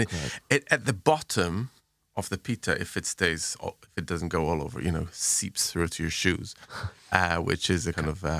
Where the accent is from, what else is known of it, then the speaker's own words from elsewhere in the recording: Jerusalem, Jerusalem District, Israel; So when I was growing up in Jerusalem, we used to go to, there was a bunch of places.